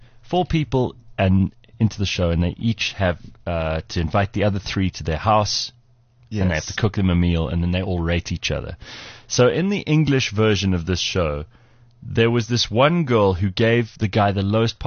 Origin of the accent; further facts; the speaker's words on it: Johannesburg, Gauteng, South Africa; now in Cape Town, South Africa; I come from Joburg, and I'm well accustomed to crazy storms. I've been living in Cape Town for just over a year now